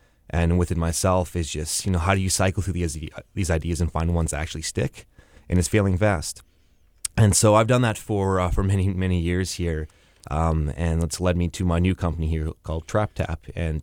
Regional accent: Winnipeg, Manitoba, Canada; moved away; So myself, you're born and raised in Winnipeg, having left, been part of the innovation scene, trying different things

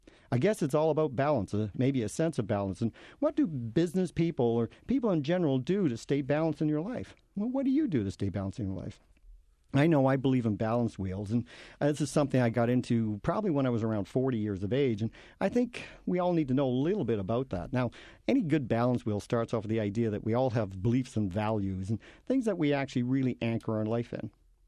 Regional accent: Placentia, Newfoundland and Labrador, Canada; born there; I was born in Placentia, Newfoundland.

